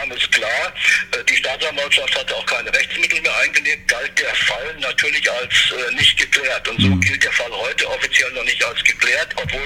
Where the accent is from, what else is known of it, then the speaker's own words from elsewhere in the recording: Fulda, Hesse, Germany; Ich bin in Fulda geboren und aufgewachsen und letztendlich habe ich eine sehr enge Beziehung zu Fulda.